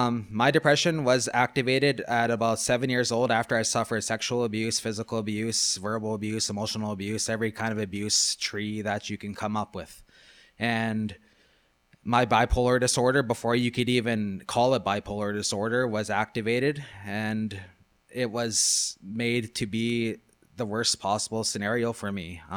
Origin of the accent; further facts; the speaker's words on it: Prince Albert, Saskatchewan, Canada; from Prince Albert